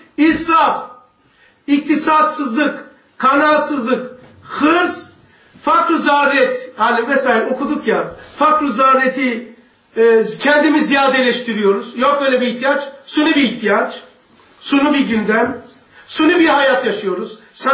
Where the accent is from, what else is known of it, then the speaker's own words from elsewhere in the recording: Black Sea Region, Turkey; Karadeniz'de kızmasına ben oralıyım.